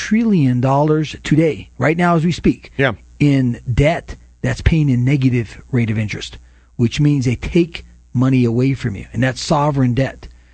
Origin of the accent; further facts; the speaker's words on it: United States; born there; would you believe my ancestral home, of course, I was born in the United States